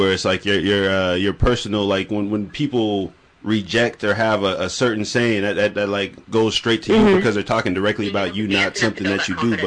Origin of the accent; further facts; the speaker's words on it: Seattle, Washington, United States; I'm born and raised in Seattle, so always cool to hear another Washingtonian.